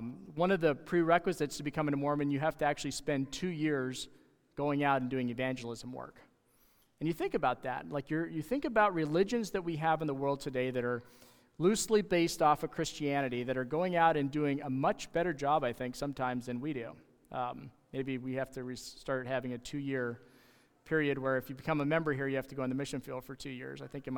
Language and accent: English; Alberta, Canada; where I grew up in Alberta, Canada there, we had a lot of Mormon influence.